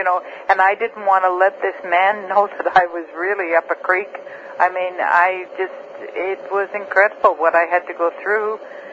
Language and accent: English; Canada; I'm a Canadian